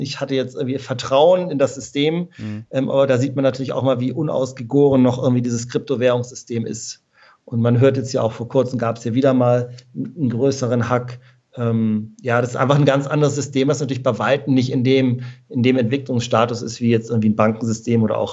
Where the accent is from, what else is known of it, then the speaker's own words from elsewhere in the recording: Schleswig-Holstein, Germany; Ich komme aus Schleswig-Holstein originär.